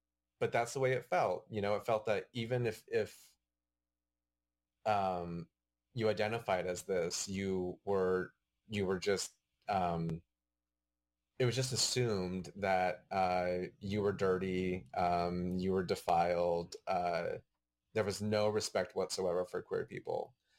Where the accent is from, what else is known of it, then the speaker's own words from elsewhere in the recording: Gallup, New Mexico, United States; growing up in a border town. I grew up in Gallup, New Mexico.